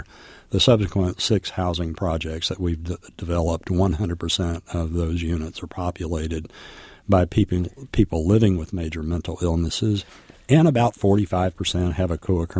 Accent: Texas, United States; Well, I'm 75, and I was born and raised in the Texas Panhandle into a culture that was racist, misogynist, and homophobic.

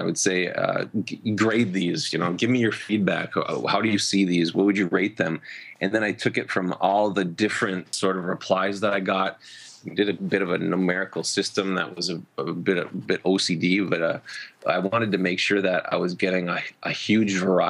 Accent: Michigan, United States; I grew up born and raised in the Upper Peninsula, so I'm pretty passionate about the area.

